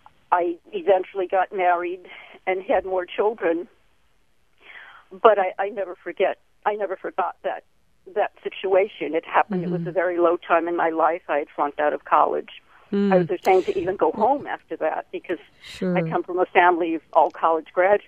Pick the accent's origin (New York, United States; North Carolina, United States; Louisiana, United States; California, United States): Louisiana, United States; because I grew up in Louisiana.